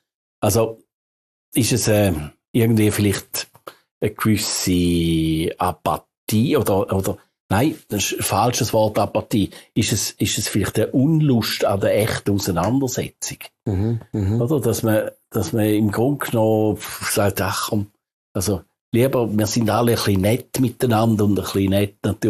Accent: St. Gallen, Switzerland; früher, wo ich aufgewachsen bin, haben wir in St. Gallen noch drei Zeitungen gehabt

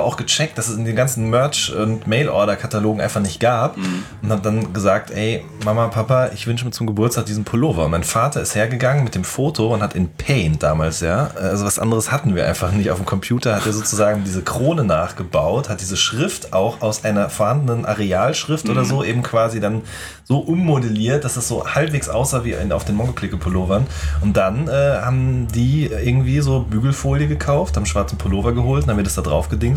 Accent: North Rhine-Westphalia, Germany; ich komme ja aus dem Pott

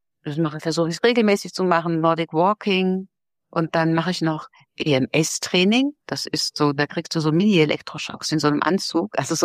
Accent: Hockenheim, Baden-Württemberg, Germany; Ja, ich bin in Hockenheim aufgewachsen, um ganz exakt zu sein, die Rennstadt Hockenheim, gell?

